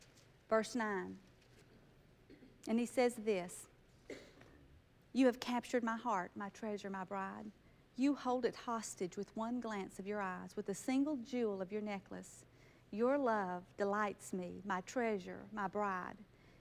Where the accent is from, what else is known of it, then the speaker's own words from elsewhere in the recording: Texas, United States; And girls, we're from Texas. We like country music, okay? We like